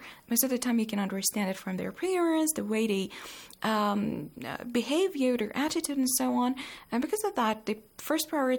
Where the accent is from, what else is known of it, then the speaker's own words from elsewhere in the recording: Iran; from Iran and I'm a medical student at the moment.